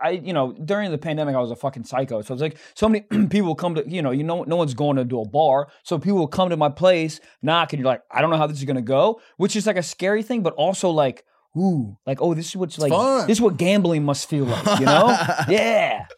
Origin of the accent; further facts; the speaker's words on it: Maryland, United States; Maryland.